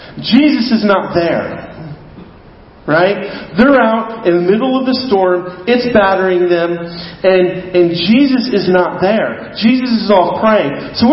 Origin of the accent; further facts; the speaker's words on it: United States; I'm an American. America, as an American, I believe my God-given right is for comfort.